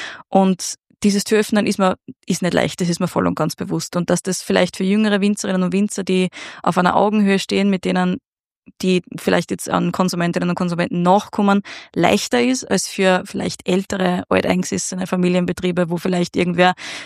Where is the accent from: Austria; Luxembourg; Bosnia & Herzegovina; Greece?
Austria; Upper Austria; moved away as an adult; now in Vienna, Austria; wie ich nach Wien gezogen bin mit 18, 19 und ich komme aus Oberösterreich